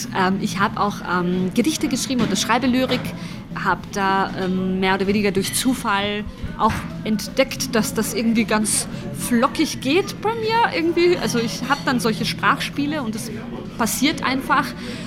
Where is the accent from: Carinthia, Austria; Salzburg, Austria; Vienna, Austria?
Carinthia, Austria; ich bin in Südkärnten aufgewachsen